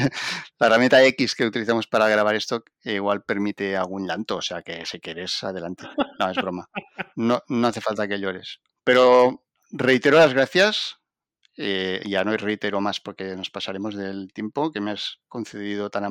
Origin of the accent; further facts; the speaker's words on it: Cornellà de Llobregat, Catalonia, Spain; Soy de Cornellá, así que... No es una excusa, pero sí que es el background que se dice ahora.